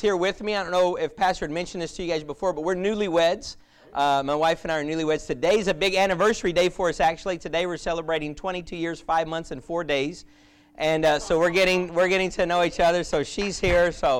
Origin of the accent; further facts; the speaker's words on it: United States; I'm an American in my body, but I'm a Honduran in my heart, man.